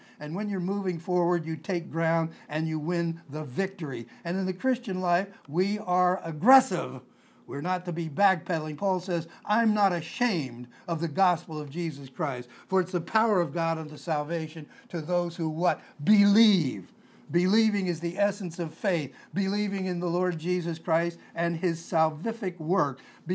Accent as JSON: {"language": "English", "region": "Pennsylvania", "country": "United States", "tie": "born there", "also_born_or_lived": "California / New Mexico", "lives_now": "Portland, United States", "said": "I was born in Pennsylvania, and then I went all around the country, ended up in California, and then ended up in New Mexico."}